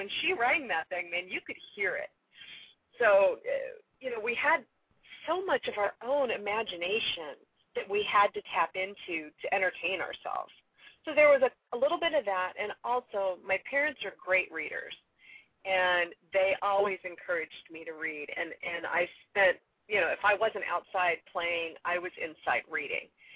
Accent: Colorado, United States; I grew up out in Colorado, kind of in the wilds. We were on a Pikes Peak National Forest. So we're in the woods.

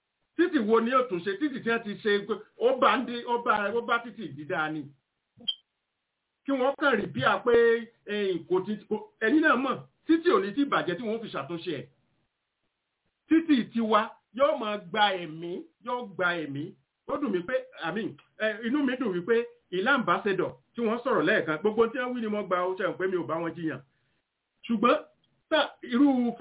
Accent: Ibadan, Oyo, Nigeria; omo Ibadan ni mi mo le so pe ilu mi ni ka kokko lo se kini yen awon to ba mo mi won mo in fi ti Ibadan se

